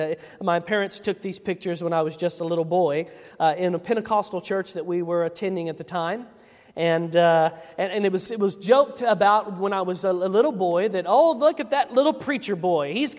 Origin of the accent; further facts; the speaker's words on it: Blytheville, Arkansas, United States; born there; I was born in Blytheville, Arkansas, on June the 27th, 1989.